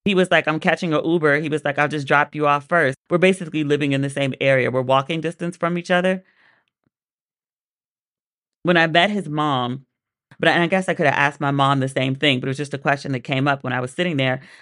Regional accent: Washington, District of Columbia, United States; He asked me where I was from. I said, I'm from Washington, D.C.

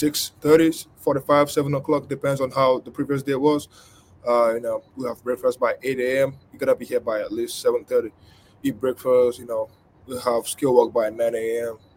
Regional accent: Nigeria; I grew up in Nigeria. I didn't know nothing about basketball.

